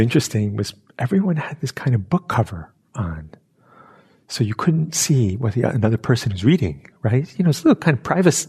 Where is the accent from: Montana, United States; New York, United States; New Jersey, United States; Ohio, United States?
New York, United States; New York City; I'm from New York City and it's a little more activity in a subway car, screaming and singing.